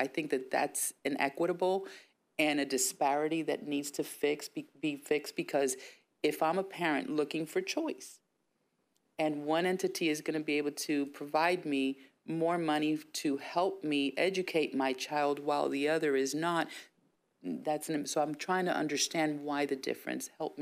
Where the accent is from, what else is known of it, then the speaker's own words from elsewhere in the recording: Florida, United States; Because I'm from Hillsborough County, and you also serve Hillsborough County